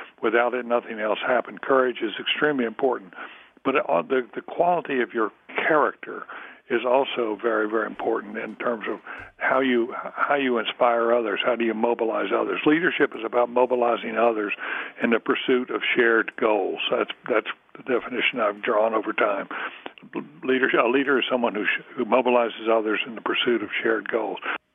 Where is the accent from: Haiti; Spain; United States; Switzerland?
United States; Durham, North Carolina; I'm from North Carolina, from Durham. So Coach K is quite, from his time at Duke, is quite special to me.